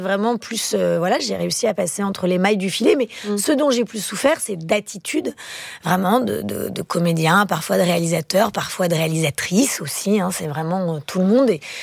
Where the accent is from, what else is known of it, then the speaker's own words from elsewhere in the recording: Centre-Val de Loire, France; now in Grasse, France; Oui, mais j'ai grandi vraiment en Touraine